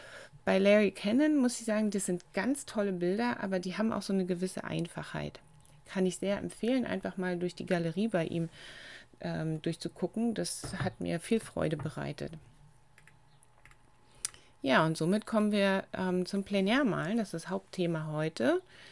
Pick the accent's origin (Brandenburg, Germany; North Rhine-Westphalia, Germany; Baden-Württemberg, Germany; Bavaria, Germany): Brandenburg, Germany; Brandenburg an der Havel; Es gibt eine Serie von Skizzen aus meiner Heimatstadt Brandenburg zum Beispiel.